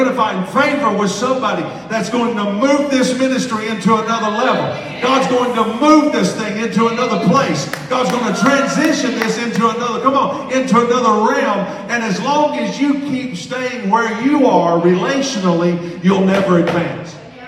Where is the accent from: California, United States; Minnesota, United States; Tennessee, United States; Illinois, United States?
Tennessee, United States; I'm from Tennessee, so we got Target, J.C. Penney.